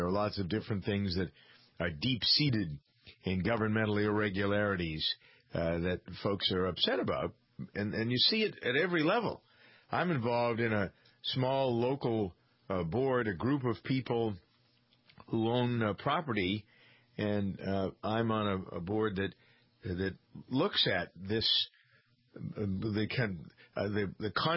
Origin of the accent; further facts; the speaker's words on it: Massachusetts, United States; I remember in the town I grew up in Massachusetts, the caliber of the selectmen used to be extraordinary.